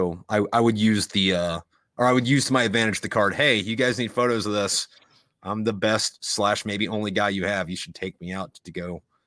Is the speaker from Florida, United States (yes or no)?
yes; Florida, United States; I'm originally from Florida. I'm right now living up in Pennsylvania.